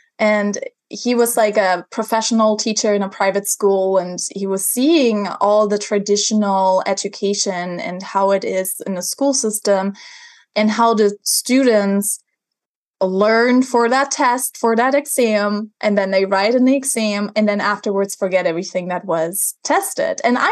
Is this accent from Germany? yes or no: yes; Germany; English is a second language; I'm come from Germany